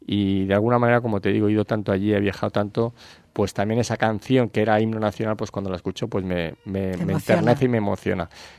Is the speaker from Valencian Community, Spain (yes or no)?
yes; Valencia, Valencian Community, Spain; después de mi tierra, que es España, de mi país, que es España, y mi tierra, Valencia